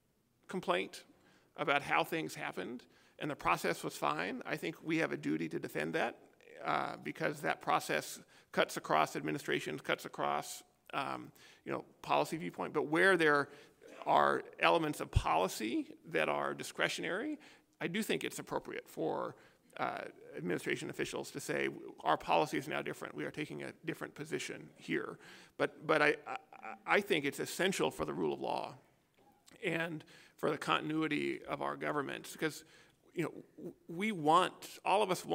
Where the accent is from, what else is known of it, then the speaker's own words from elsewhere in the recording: Kentucky, United States; Tennessee is an important state. I'm from Kentucky.